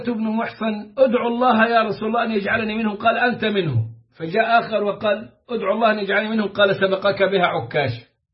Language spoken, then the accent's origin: Arabic; Egypt; مثل الشاطر حسن الخطيب الشيعي الذي كان عندنا في مصر عند مسجد كبر الجامعة